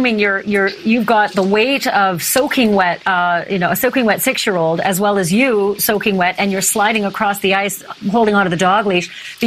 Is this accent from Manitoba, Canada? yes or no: yes; Winnipeg, Manitoba, Canada; I grew up in Winnipeg, Canada, where it was minus 37 on Friday.